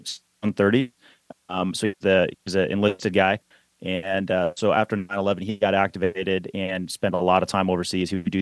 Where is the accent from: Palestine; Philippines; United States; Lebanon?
United States; Milwaukee, Wisconsin; I grew up in Milwaukee, Wisconsin.